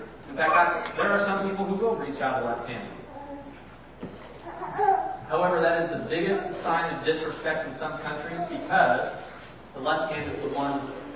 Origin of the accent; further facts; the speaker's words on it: California, United States; now in Athens, United States; it's wrong where I grew up in California